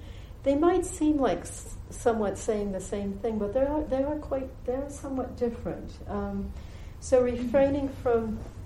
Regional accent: United States; You know, when I was growing up in America, we were drilled with the story of George Washington as a young boy

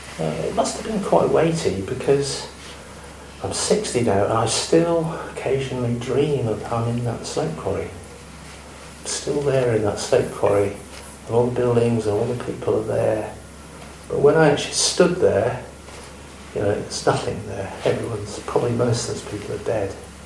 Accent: North West England, United Kingdom; I grew up in the Lake District, and I visited an old slate quarry, which I worked in from the age of 17 to 19.

